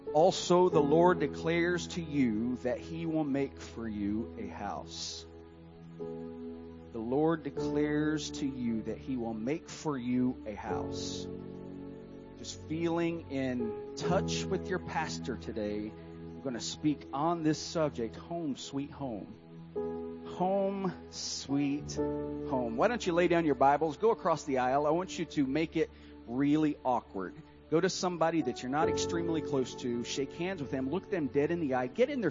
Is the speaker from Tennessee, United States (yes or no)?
yes; Tennessee, United States; And I'm from Tennessee, so you already accept me, hopefully.